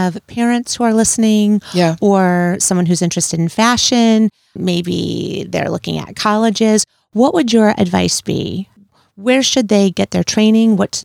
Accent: Detroit, Michigan, United States; Like I said, you know, for me, I grew up here in Detroit.

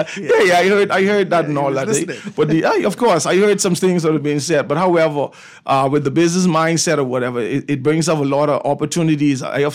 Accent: Mangrove Cay, Andros, Bahamas; I'm from Andrews, so I just don't come and visit. I'm from Mangrove Key, so I'm from the soil.

